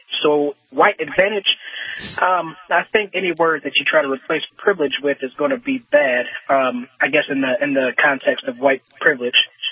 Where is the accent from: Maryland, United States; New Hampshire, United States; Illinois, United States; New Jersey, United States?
Illinois, United States; Chicago; now in US South; I am from Chicago, and it's a completely different thing up there.